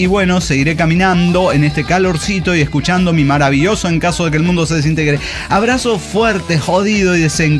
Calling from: Arlington, United States; de Arlington, USA.

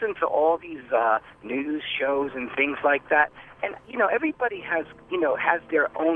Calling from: Kenilworth, New Jersey, United States; I'm calling from Kenilworth.

